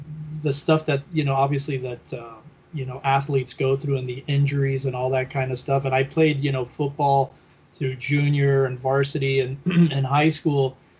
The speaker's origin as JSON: {"language": "English", "town": "Miami", "region": "Florida", "country": "United States", "moved": "yes", "lives_now": "Los Angeles, United States", "said": "I'm originally from Florida, from Miami. And I ended up, you know, coming to Los Angeles, which is something that I always knew that I was going to do."}